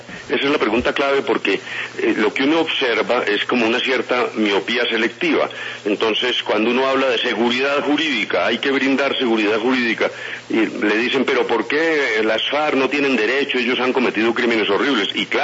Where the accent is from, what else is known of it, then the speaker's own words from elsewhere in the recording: Colombia; somos colombianos